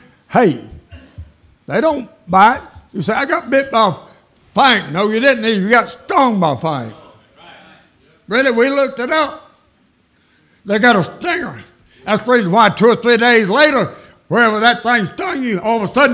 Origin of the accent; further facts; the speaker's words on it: Georgia, United States; now in Greenville, United States; I was born and raised in Fiat country. Down in South Georgia.